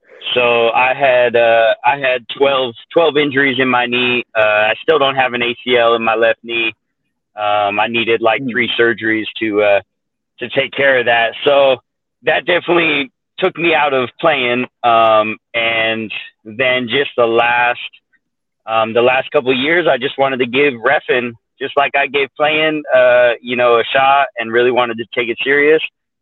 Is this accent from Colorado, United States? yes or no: yes; Colorado, United States; I was born and raised in Colorado, and the season for football is pretty small.